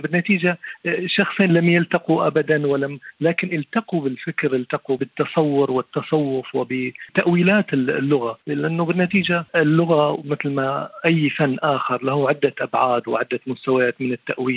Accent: Mayadin, Deir ez-Zor Governorate, Syria; now in France; كوني لا ما عندي فرصة أشوف نهري اللي هو نهر الفرات في الميادين يعني مدينتي، فالآن كيف العالم الموازي إلي هو فرنسا.

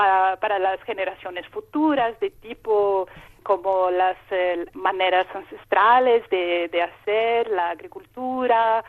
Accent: Greece; yo soy griega y entonces empecé mi trabajo con lenguas de Grecia

